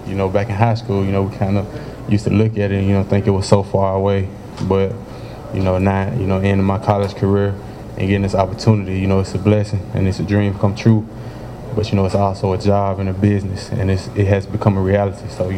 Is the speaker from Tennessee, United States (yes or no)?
yes; Memphis, Tennessee, United States; I'm from Memphis. I was born and raised in Memphis